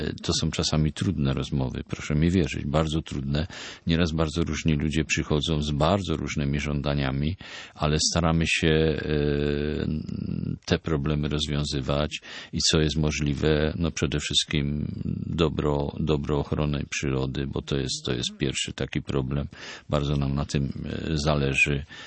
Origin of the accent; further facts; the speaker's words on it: Upper Silesia, Poland; w moim terenie, skąd pochodzę, kwestia Górnego Śląska